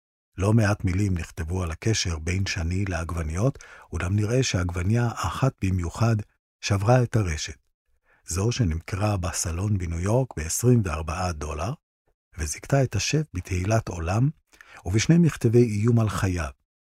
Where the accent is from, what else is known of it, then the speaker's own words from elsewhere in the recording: Jerusalem, Jerusalem District, Israel; גדלתי בירושלים, שם התחנכתי ולמדתי.